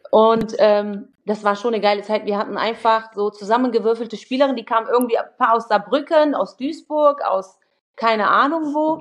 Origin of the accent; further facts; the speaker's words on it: Kosovo; Wir kommen ja beide aus dem Kosovo, wir hatten immer Kontakt zwischendurch